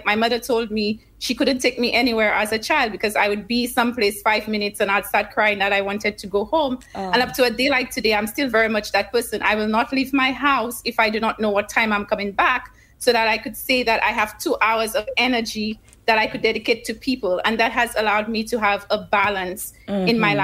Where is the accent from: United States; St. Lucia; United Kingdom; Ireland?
St. Lucia; Sauzay, Choiseul; Yes, I was born in St. Lucia. I come from a very tiny community in Lafarge-Choiseul called Sauzay. I was raised in a two-parent family household and beautifully situated between two brothers